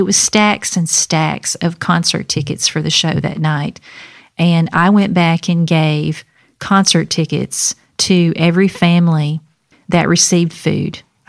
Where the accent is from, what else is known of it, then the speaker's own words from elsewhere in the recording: Alabama, United States; My story starts growing up in Alabama.